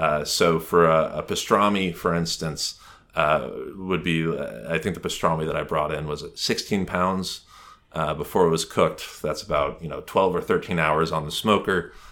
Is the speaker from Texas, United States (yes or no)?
yes; Dallas, Texas, United States; also born or lived in Manhattan / Brooklyn; now in Queens, United States; So, born and raised in Dallas, and as a child of Dallas, I really am a child of the suburbs. Living in Manhattan was just too cramped, too noisy for me. So I moved, first to Brooklyn, but then to Queens, Astoria, Queens